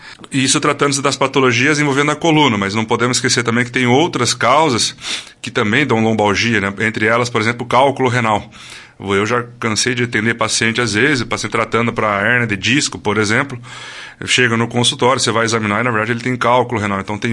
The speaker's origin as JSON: {"language": "Portuguese", "town": "Londrina", "region": "Paraná", "country": "Brazil", "tie": "born or raised there", "lives_now": "Sarandi, Brazil", "said": "Eu moro em Sarandi, mas sou natural de Londrina, Paraná."}